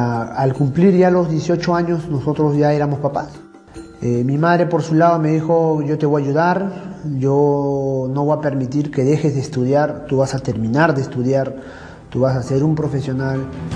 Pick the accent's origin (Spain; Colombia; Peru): Peru; Barranco, Lima; Yo soy el séptimo hermano de siete. Nací en Barranco, viví hasta los 28 años en Barranco.